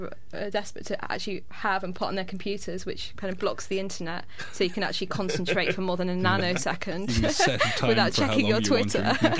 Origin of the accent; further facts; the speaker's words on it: Manchester, North West England, United Kingdom; in my hometown of Manchester